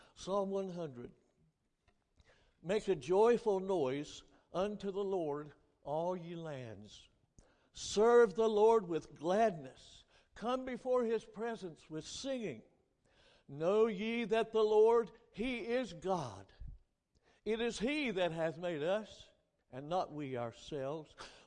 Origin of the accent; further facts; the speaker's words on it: West Virginia, United States; after moving back to my native state of West Virginia, yes, born and raised in West Virginia, boy, southern West Virginia, over in the mountains, right near the Virginia line.